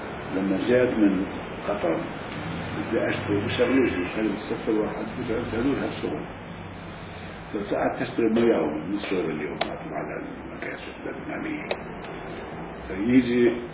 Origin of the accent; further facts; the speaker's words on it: Gaza Strip, Palestine; أنا فلسطيني وين ساكن ومخيم الشاطئ